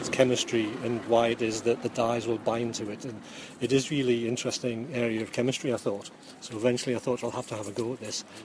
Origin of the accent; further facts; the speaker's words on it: Newcastle, North East England, United Kingdom; from Newcastle.